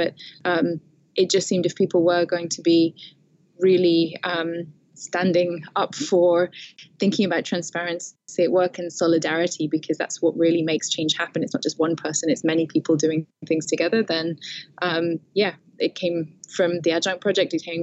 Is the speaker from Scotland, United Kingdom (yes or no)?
yes; Scotland, United Kingdom; I come from Scotland in the UK